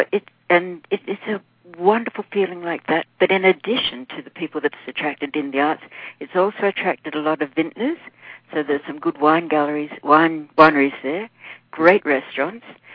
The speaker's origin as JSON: {"language": "English", "country": "Australia", "tie": "born or raised there", "said": "I grew up in Australia"}